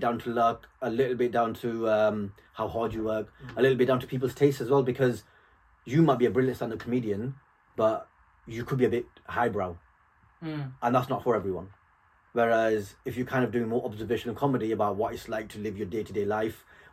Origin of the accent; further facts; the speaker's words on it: United Kingdom; me being a British Muslim Pakistani, I've seen what people say about us and what we've been through over the last 20, 25 years.